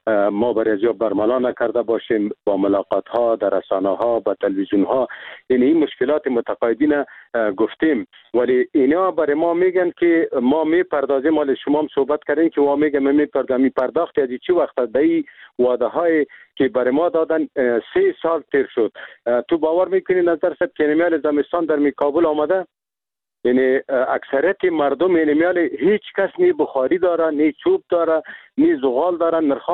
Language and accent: Persian; Afghanistan; ما خود مسلمان هستیم، ما افغان هستیم، از این ملت هستیم. یعنی می زندگی کردیم، در می تولد شدیم، به می خاک و به می وطن ما خدمت کردیم.